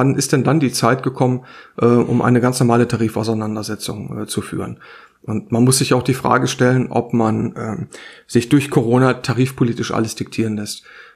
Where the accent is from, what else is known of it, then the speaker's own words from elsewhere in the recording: Saarbrücken, Saarland, Germany; bei uns in Saarbrücken